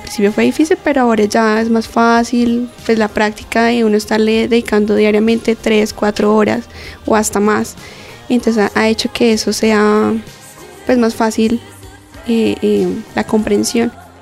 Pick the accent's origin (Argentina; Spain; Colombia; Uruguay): Colombia; como uno colombiano, no habla inglés y es importante